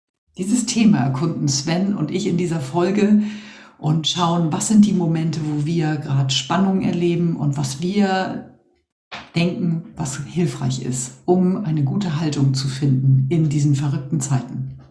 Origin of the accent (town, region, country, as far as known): Northern Germany, Germany